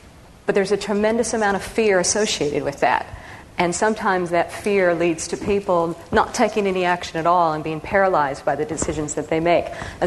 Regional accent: Nebraska, United States; Because I was a kid from Nebraska. I'd only been on one plane in my life.

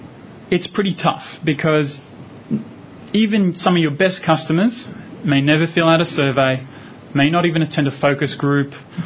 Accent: Melbourne, Victoria, Australia; I'm from Melbourne.

